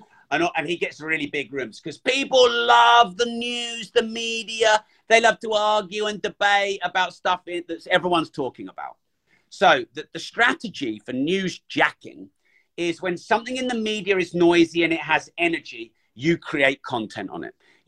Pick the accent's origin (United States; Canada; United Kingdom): United Kingdom; The thing is, I'm British. And so being British